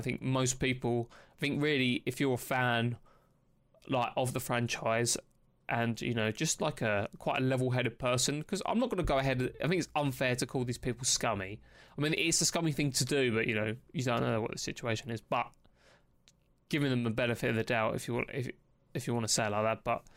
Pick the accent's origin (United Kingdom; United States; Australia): United Kingdom; obviously being British, we're quite a polite, we tend to be as polite as possible